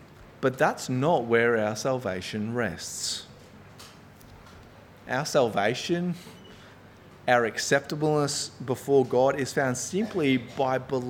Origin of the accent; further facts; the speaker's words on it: Queensland, Australia; because I'm from North Queensland, we don't have those sorts of things.